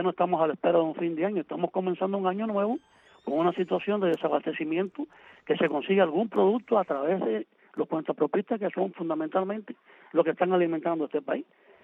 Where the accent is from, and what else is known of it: Cuba